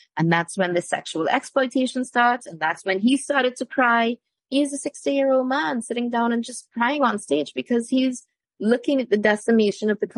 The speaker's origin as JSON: {"language": "English", "country": "Jamaica", "accent": "Jamaican", "said": "Now, when my Jamaican accent slightly comes out a little bit, you understand I'm being serious, and it's a terrible one too."}